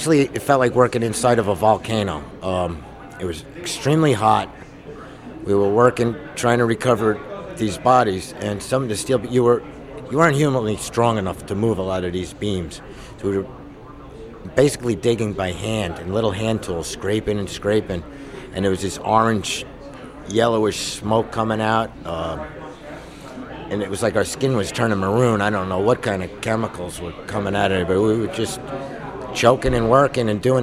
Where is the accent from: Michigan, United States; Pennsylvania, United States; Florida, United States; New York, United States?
New York, United States; Staten Island; born there; now in California, United States; I was born in Staten Island, reside in California.